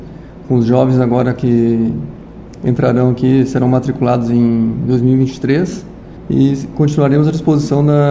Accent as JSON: {"language": "Portuguese", "region": "Rio Grande do Sul", "country": "Brazil", "lives_now": "Bandeirantes, Brazil", "said": "Eu sou gaúcho, moro próximo a Porto Alegre, e servi em Porto Alegre há 9 anos, né? Já servi em outros estados do Brasil"}